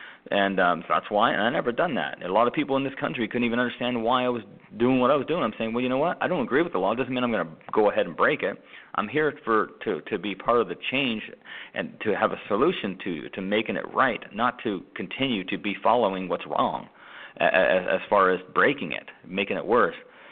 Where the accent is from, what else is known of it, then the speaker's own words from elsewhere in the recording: Canada; Well, I come from Canada, and I'm doing everything I can to be within the law.